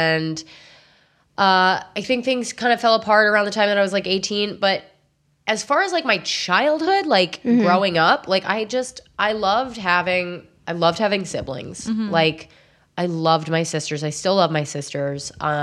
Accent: McLean, Virginia, United States; I grew up in McLean, Virginia.

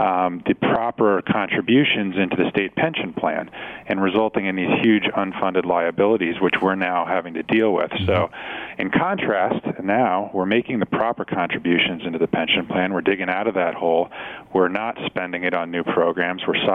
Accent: Connecticut, United States; I've born and raised in Connecticut, moved out of the state for a few years, mid-career, work-related moves, but my wife and I came back to raise our families

